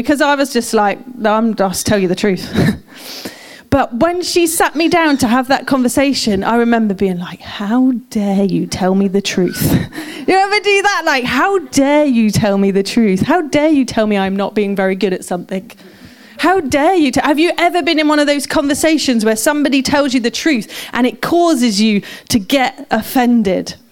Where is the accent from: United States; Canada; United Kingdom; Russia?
United Kingdom; I'm just going to pretend like it's because I'm British and it's really awkward to point out somebody's like weakness?